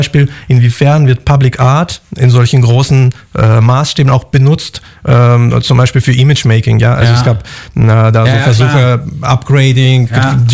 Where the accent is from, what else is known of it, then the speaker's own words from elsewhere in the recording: Moscow, Russia; German is a second language; moved away; ich bin Russe, bin russischer Staatsbürger, lebe schon seit 10 Jahren hier, aber ich fühle mich natürlich auch sehr verbunden zu Moskau, meiner Heimatstadt, habe da Freunde, Familie